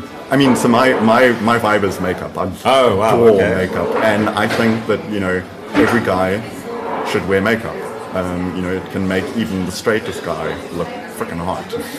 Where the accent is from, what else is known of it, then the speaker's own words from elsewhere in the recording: Durban, KwaZulu-Natal, South Africa; So I'm originally from Durban.